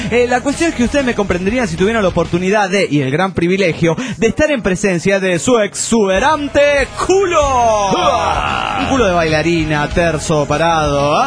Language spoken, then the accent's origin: Spanish; Rosario, Santa Fe, Argentina; de Rosario, Argentina, para participar del chistorete